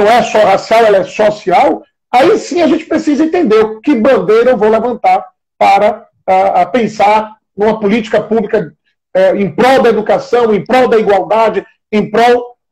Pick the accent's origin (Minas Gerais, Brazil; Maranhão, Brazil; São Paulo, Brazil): Maranhão, Brazil; São Luís; eu nasci e criado no Largo do Cieiro, na Liberdade, né? De onde eu vim, de onde eu tenho minhas raízes, onde eu me formei enquanto ser humano, enquanto cidadão.